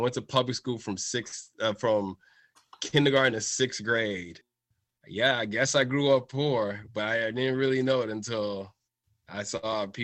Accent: Boston, Massachusetts, United States; a lot of these characters are inspired by people I grew up with in Boston

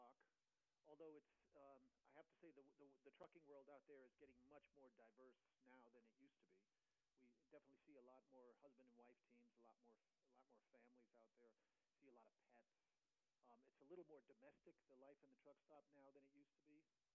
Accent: Connecticut, United States; I was raised in Connecticut. I went to parochial schools.

